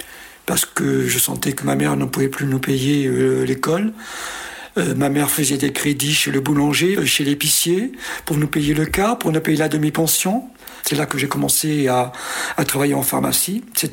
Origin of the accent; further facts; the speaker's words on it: Oran, Oran Province, Algeria; Et puis, il se trouve que mon père, à un certain moment, a eu un HLM. Et nous avons déménagé de La Seigna, et nous sommes allés habiter à Oran, une cité qui s'appelait les Glycines.